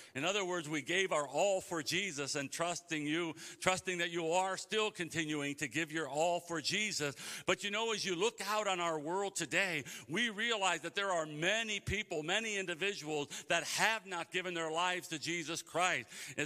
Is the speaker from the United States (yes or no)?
yes; Cleveland, Ohio, United States; I'm from Cleveland, Ohio, and that's where the Rock and Roll Hall of Fame is